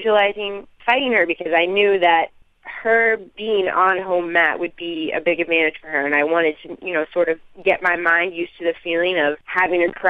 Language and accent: English; United States; And not only did I win, but I'm the first from the United States to ever win.